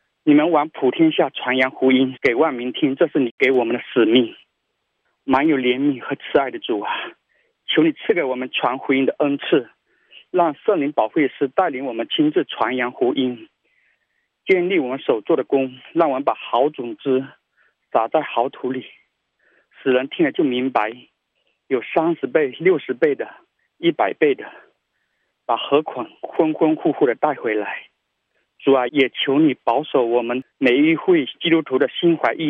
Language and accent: Chinese; Zhejiang, China; 大家好，我是浙江的